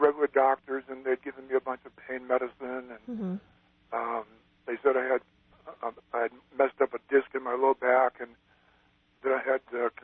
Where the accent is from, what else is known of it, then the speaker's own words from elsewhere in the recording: California, United States; High Desert in Southern California.